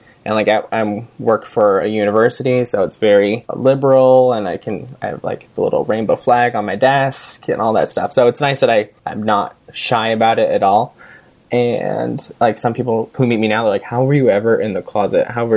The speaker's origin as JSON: {"language": "English", "town": "Sacramento", "region": "California", "country": "United States", "tie": "born or raised there", "lives_now": "Bay Area, United States", "said": "So I grew up in Sacramento, but now I'm in the Bay Area."}